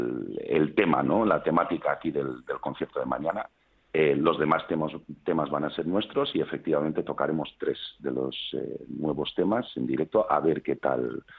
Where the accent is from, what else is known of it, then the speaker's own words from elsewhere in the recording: United States; moved away as an adult; yo soy norteamericano, entonces yo los primeros 25 años de mi vida los viví ahí